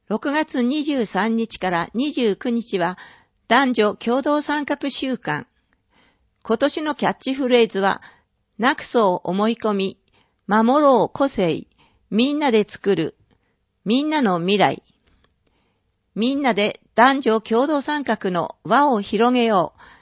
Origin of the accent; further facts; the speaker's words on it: Kanagawa, Japan; now in Towada, Japan; 出身は神奈川県ですが、分け合って自ら十和田市に住むことを選びました。